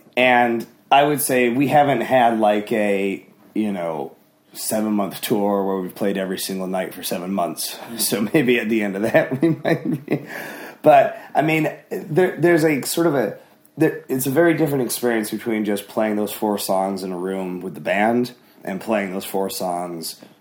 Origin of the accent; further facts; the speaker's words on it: Michigan, United States; and most of my life I grew up living in Michigan, and the piano that I learned how to play on and my dad are still there and still in the same house.